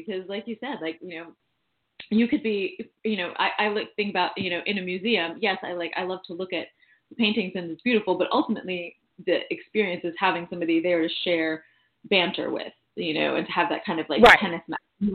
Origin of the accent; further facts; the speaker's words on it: New York, United States; I grew up in New York